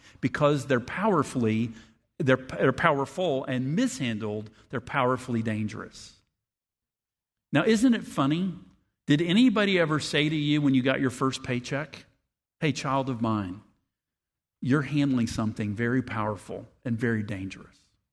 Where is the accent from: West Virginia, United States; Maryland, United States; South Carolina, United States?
West Virginia, United States; also born or lived in Atlanta, Georgia; I was born in Atlanta, Georgia. I was raised in West Virginia, where the joke is there's more guns than people